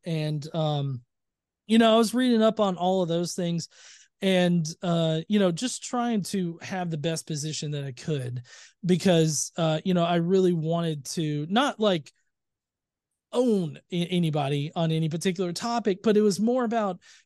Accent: the South, United States; growing up in the South in religious, you know, it kind of compliance is the thing that's kind of taught.

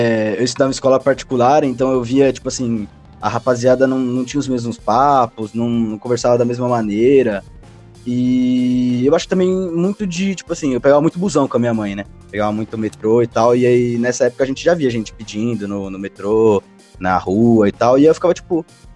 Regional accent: São Paulo, Brazil; Cara, eu cresci aqui na Zona Leste, né? Eu moro na Moca, mas eu cresci numa quebrada da Zona Leste.

